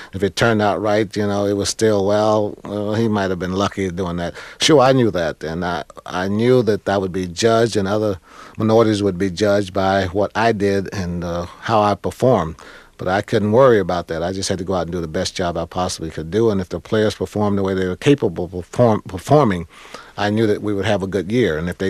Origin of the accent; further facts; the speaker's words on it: Oakland, California, United States; As I was growing up in Oakland, California, I certainly knew the difference in the color of my skin